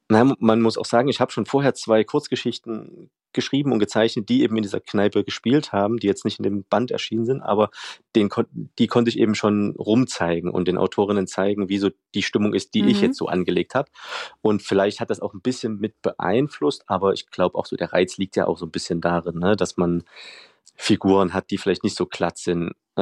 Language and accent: German; Leipzig, Saxony, Germany; als Vorbildstadt habe ich halt meine Heimatstadt Leipzig genommen.